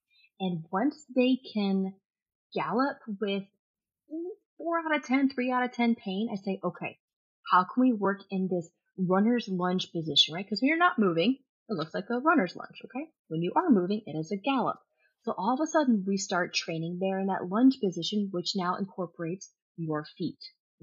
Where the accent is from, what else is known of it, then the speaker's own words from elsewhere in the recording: Kentucky, United States; because I grew up in Kentucky, okay? So, of course, I pretended to ride a horse.